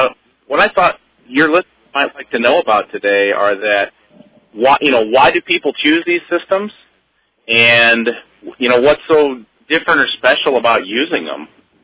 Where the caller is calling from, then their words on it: Iowa, United States; I am in Central Iowa.